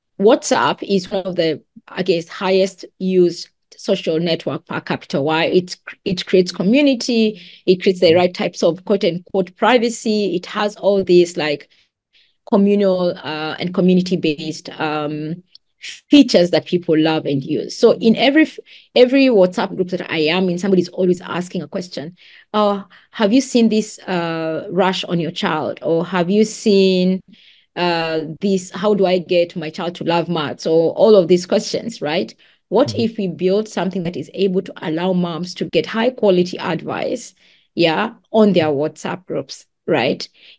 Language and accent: English; Kenya; I'm from Kenya, and Kenya is the highest per capita user of digital financial services.